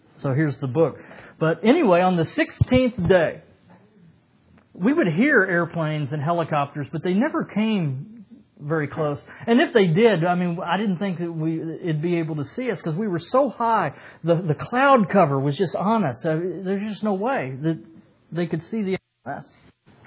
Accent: Corpus Christi, Texas, United States; But 3 months later, I was in my hometown, Corpus Christi, where I grew up, and I was telling my old good friend this story.

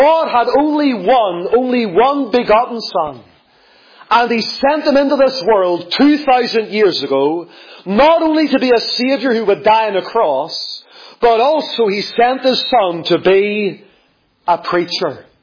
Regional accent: Lisburn, Northern Ireland, United Kingdom; I came from Lisburn. Some people think I came from Belfast, but I came from Lisburn, okay? And I grew up in a church

